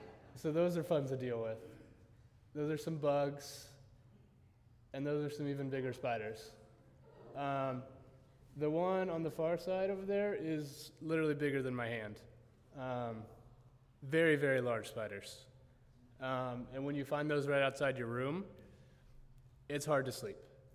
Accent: United States; And that's one of my normal seats because I'm American, and that's just where they make the Americans sit.

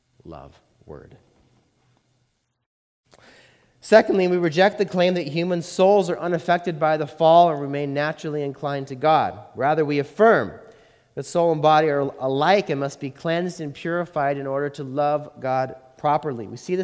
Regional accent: Montana, United States; When I was growing up in Montana

